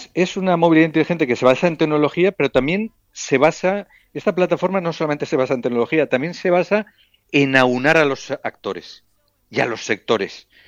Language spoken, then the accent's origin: Spanish; Catarroja, Valencian Community, Spain; Yo soy de Catarroja.